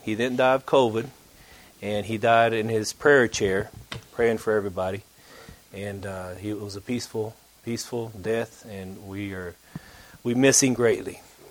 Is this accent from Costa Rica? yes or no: yes; Costa Rica; now in United States; You see a West Virginian on the outside, but I was born and raised in Costa Rica in the dry jungles on the Pacific Ocean.